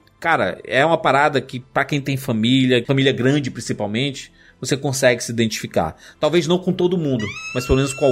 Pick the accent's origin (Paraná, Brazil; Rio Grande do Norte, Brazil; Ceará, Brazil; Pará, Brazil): Ceará, Brazil; accent: Cearense; Meu sotaque não é nordestino. Meu sotaque é cearense.